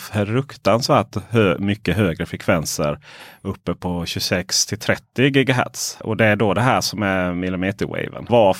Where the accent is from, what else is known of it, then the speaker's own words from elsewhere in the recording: Ronneby, Blekinge, Sweden; Ännu mindre om jag kom ut till hem till mitt där jag växte upp. Blekinge, Ronneby.